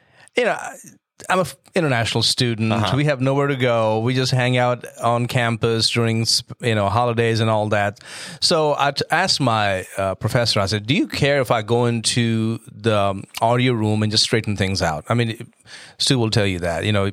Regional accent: India; now in United States; Growing up in India

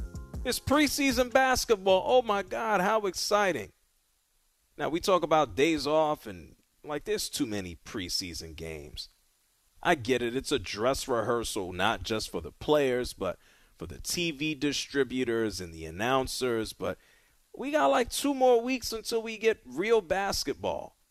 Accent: Bronx, New York, United States; Nah, but listen, I grew up in the Bronx.

